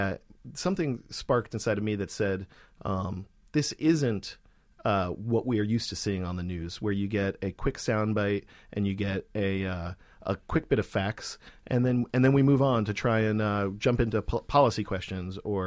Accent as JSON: {"language": "English", "region": "Texas", "country": "United States", "tie": "born or raised there", "said": "growing up in Texas, I've heard a million times the stories of the Alamo and the stories of cowboys and Texas Rangers"}